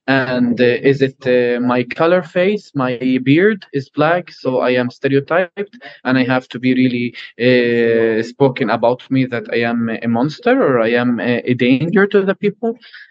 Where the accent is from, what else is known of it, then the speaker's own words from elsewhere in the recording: Bethlehem, West Bank, Palestine; English is a second language; moved away as an adult; now in Prague, Czech Republic; I am from Bethlehem, Palestine, from the West Bank.